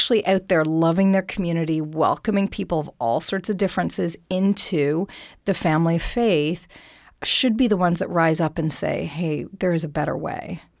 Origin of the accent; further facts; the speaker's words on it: Canada; Yes. Yeah, I am Canadian.